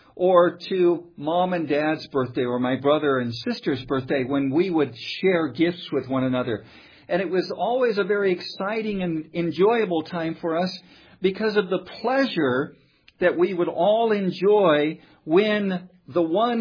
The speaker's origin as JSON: {"language": "English", "country": "United States", "tie": "born there", "said": "My friends, I was born in America, and as a young child, we often celebrated, in fact, we always celebrated Christmas in some fashion."}